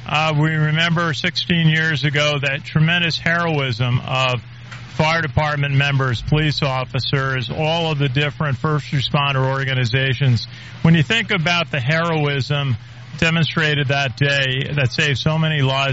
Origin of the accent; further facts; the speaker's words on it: Pelham, New York, United States; very much for your remembrances of Joseph Levy, Lieutenant Ladder 15, who lived in Pelham, New York, my hometown.